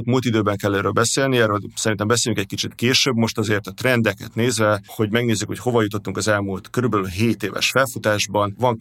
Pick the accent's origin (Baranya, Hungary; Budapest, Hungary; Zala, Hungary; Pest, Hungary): Zala, Hungary; Keszthely; born there; mint az én szülővárosom Keszthely